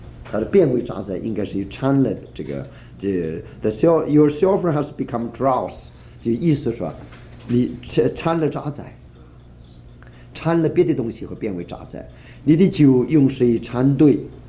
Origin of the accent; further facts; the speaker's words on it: Shandong, China; 好像我们山东的响马啊，我们在家乡里那个土匪就是我们隔壁村的人